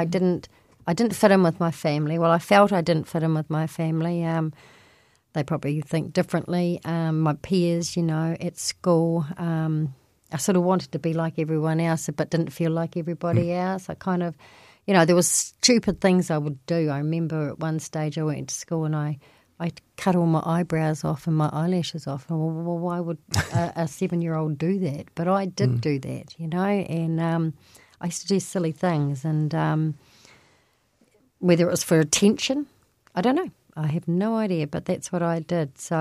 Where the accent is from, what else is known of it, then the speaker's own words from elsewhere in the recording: Dunedin, Otago, New Zealand; I was brought up here in Dunedin, New Zealand